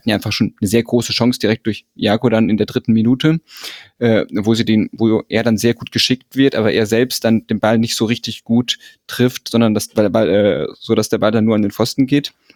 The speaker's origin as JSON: {"language": "German", "town": "Frankfurt", "region": "Hesse", "country": "Germany", "said": "aber es würde mich als Frankfurter, würde es mich wahnsinnig machen"}